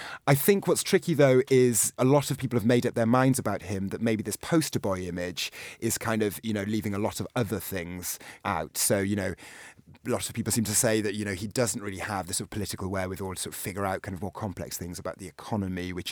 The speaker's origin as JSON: {"language": "English", "region": "Wales", "country": "United Kingdom", "said": "I'm a Welshman"}